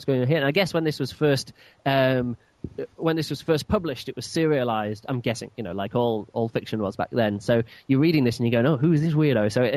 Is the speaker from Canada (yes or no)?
no; United Kingdom; I'm British, and I think it's pronounced Iping